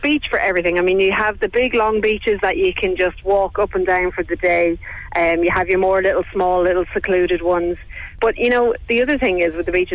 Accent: Kildare, Leinster, Ireland; Yeah, like, I'm originally from Kildare.

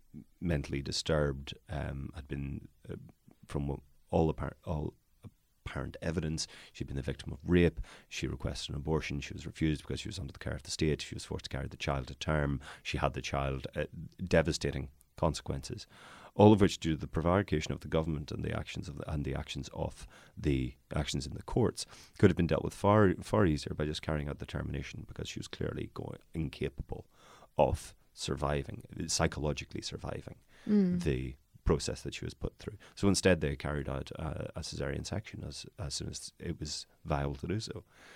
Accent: Northern Ireland, United Kingdom; As those who are not from these islands will not be aware, I am from Northern Ireland.

